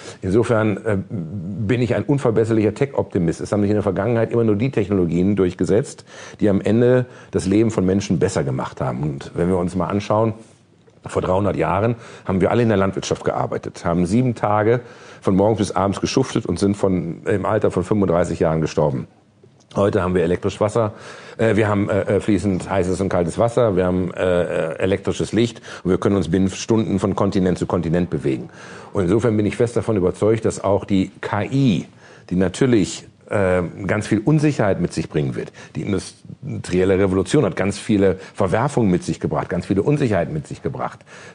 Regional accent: Potsdam, Brandenburg, Germany; also born or lived in Bielefeld; ich komme aus Bielefeld. Ne? Selbst in Bielefeld gibt es noch das Westfalenblatt und die Neue Westfälische. In meiner Heimatstadt Potsdam

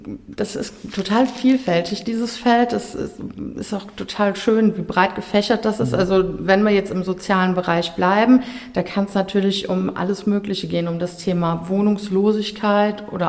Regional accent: Eschweiler, North Rhine-Westphalia, Germany; born there; ich bin halb Stolbergerin, mein Vater ist Stolberger, aber ich bin tatsächlich in Eschweiler geboren und lebe auch in Eschweiler.

